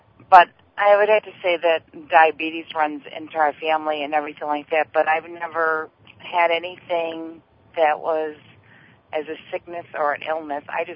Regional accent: Mount Pleasant, Michigan, United States; I'm from Mount Pleasant, Michigan.

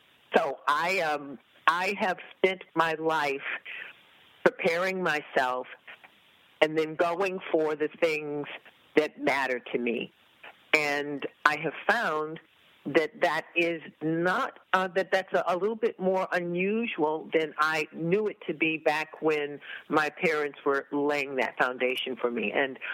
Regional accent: Evanston, Illinois, United States; I was born and reared in Evanston, Illinois, which is a little town right outside of Chicago

